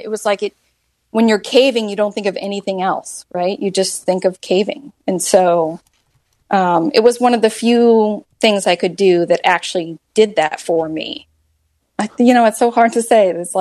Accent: Florida, United States; Again, handed me my behind because I'm from Florida and elevation training, you just can't

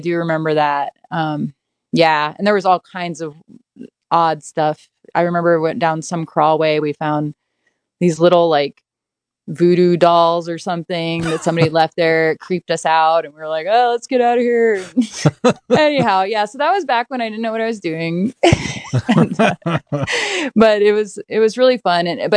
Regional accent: Virginia, United States; because I grew up in Northern Virginia.

